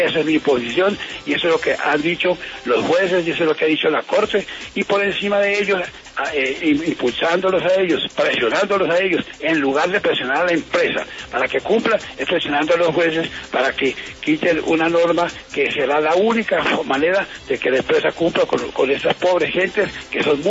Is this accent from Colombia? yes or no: yes; Garzón, Huila, Colombia; Mire, mi opinión, yo soy huilense, nacido en Garzón, una de las poblaciones que ha sufrido